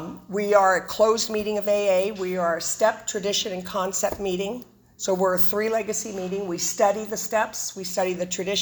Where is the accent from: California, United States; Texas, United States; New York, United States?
California, United States; Modesto; I am from Modesto, California